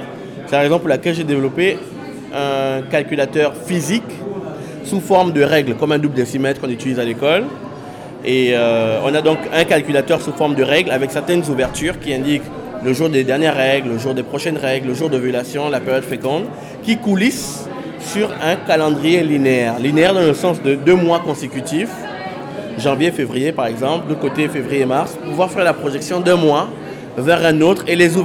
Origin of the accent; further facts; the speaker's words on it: Gabon; je suis gabonais